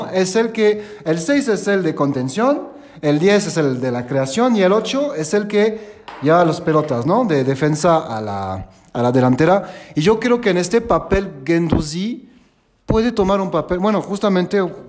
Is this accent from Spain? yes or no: no; France; Spanish is a second language; now in Monterrey, Mexico; Llevo unos 18 años aquí en el Tec de Monterrey. Soy de Francia